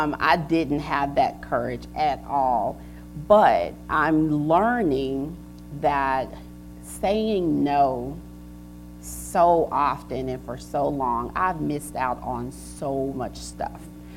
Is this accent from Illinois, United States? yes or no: no; Little Cotton Plant, Arkansas, United States; I know I'm from Little Cotton Plant, Arkansas. Yeah, that's where I'm from, I'm serious. And not everyone sounds like me.